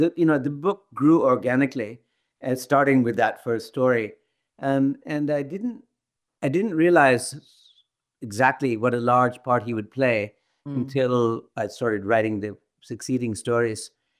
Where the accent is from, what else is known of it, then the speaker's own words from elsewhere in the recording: Lahore, Punjab, Pakistan; When I was, you know, a kid growing up in Lahore, I played with anybody and everybody who showed up.